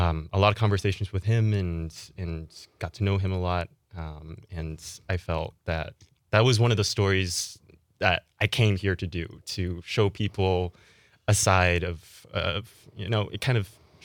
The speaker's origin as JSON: {"language": "English", "region": "Virginia", "country": "United States", "tie": "born or raised there", "said": "In the mountains of Virginia is where I grew up for most of my childhood."}